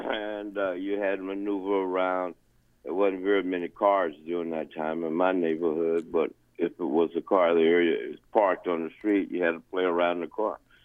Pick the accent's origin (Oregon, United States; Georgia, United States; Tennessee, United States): Georgia, United States; Savannah; Man, you know, a different world, really. You know, neighborhoods you could go down, leave your door open, and not worry.